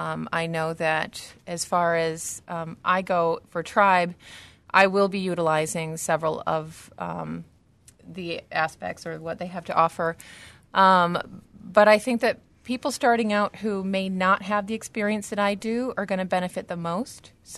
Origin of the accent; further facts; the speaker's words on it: East Lansing, Michigan, United States; also born or lived in New York; I am originally from Lansing, East Lansing area, and I moved to New York and spent about 12 years there going to school and working in the fashion industry